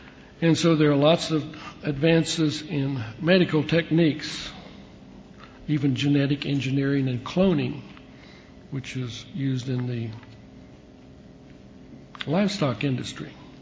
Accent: Illinois, United States; When I was growing up on the farm, not too many people in the midsection of the country, and I grew up in Illinois, thought about irrigating crops

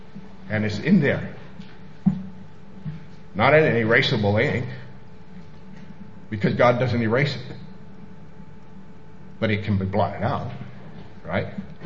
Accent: United States; But I'm an American living in a foreign country, and I'm subject to the laws not only of this country I'm living

